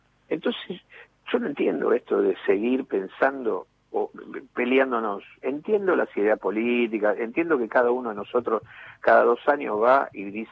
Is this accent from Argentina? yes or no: yes; Argentina